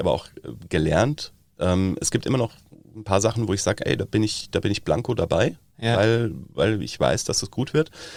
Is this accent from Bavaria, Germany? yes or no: yes; Bavaria, Germany; accent: Bavarian; ich bin in der Nähe von Bad Tölz aufgewachsen, das ist bayerisch.